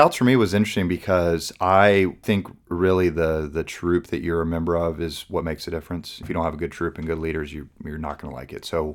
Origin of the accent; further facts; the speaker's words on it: Shalimar, Florida, United States; Yeah, I grew up in Shalimar, which is about 15 minutes from the ocean, and we grew up 3 miles from the back entrance of Eglin Air Force Base.